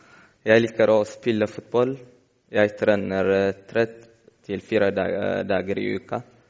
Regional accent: Eritrea; Norwegian is a second language; now in Moss, Norway; Jeg kommer fra Eritrea. Eritrea ligger i Afrika, men i dag jeg kommer fra Moss. Jeg bodde i Norge for 2 år.

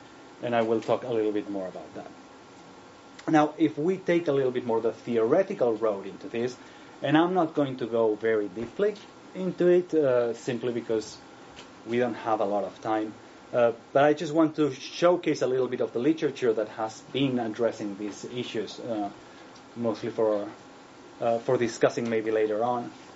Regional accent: Barcelona, Catalonia, Spain; English is a second language; moved away as an adult; now in Sweden; As I said, I live in Sweden, but I am originally from Barcelona.

